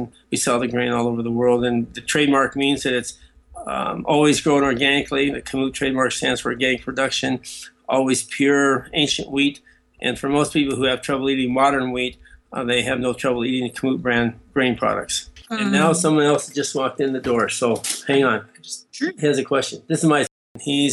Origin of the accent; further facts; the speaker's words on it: Big Sandy, Montana, United States; Well, I was raised here in Big Sandy on the 2,400 acre wheat and cattle ranch that my grandfather started in 1920.